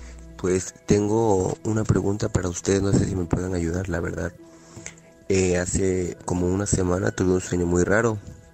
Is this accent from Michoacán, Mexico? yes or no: no; Veracruz, Mexico; Yo soy de Veracruz.